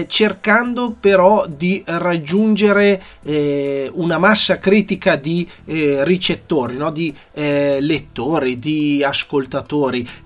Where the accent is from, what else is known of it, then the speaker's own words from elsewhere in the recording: Mantua, Lombardy, Italy; Noi siamo di Mantova, luogo importante storicamente parlando, legato alle battaglie risorgimentali.